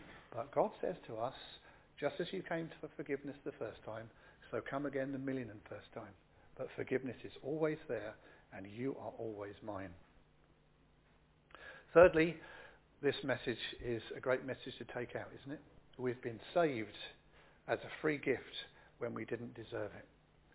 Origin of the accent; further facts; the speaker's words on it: United Kingdom; Because we're British and we kind of keep it to ourselves a bit.